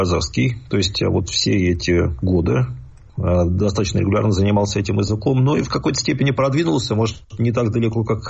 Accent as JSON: {"language": "Russian", "town": "Khimki", "region": "Moscow Oblast", "country": "Russia", "tie": "born there", "said": "я родился не просто в Химках, это ладно бы. Ну, я родился в старых"}